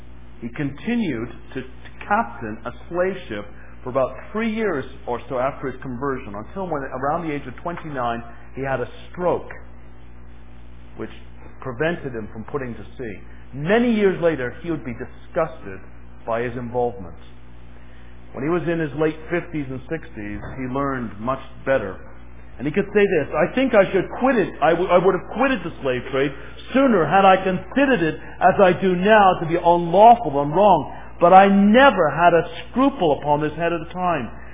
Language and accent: English; England, United Kingdom; I was raised in England